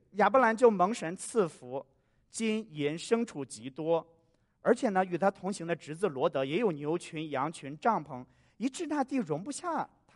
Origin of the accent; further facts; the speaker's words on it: China; 恐怕这是我们中国人常说的共患难易共富贵难啊。